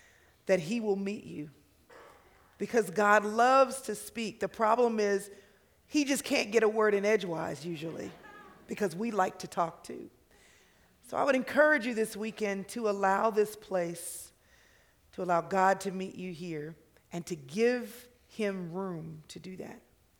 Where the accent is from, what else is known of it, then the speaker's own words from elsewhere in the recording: Texas, United States; Hey, y'all. I'm from Texas. That's how we do it.